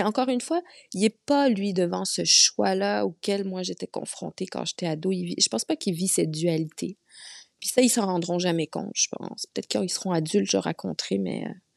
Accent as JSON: {"language": "French", "country": "Canada", "lives_now": "Madagascar", "said": "Puis moi, je suis un Canadien."}